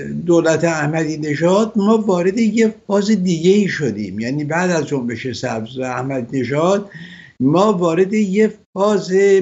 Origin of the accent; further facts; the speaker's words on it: Iran; moved away as an adult; تفاوت میکنه با اون دوره که ما در خارج آمدیم در دوران حکومت پیشین، ما آمدیم درس بخونیم برگردیم وطنمون